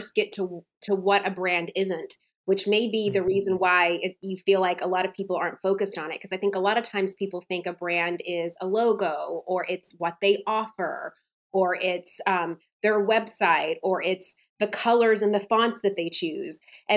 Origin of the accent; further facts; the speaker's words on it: Nashville, Tennessee, United States; Nashville was a lot smaller back then. So I could not wait to leave it. You know, I was just like, get me out of here. I never thought I would come back.